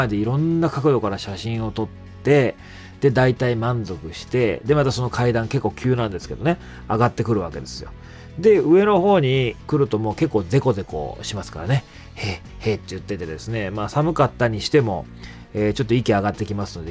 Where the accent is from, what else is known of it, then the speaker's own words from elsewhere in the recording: Izu, Shizuoka, Japan; 私伊豆なんですけどね。